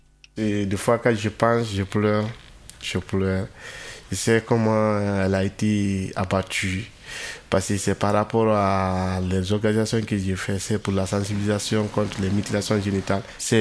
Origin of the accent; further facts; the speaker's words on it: Guinea; now in France; Moi, je suis de Guinée-Conakry. Je suis arrivé ici le 23 décembre 2022.